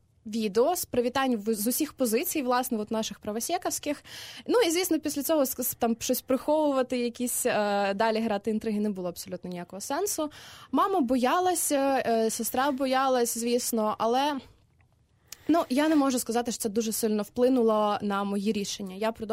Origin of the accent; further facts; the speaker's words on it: Kryvyi Rih, Dnipropetrovsk Oblast, Ukraine; Я взагалі з Кривого Рогу, це Дніпропетровська область, таке.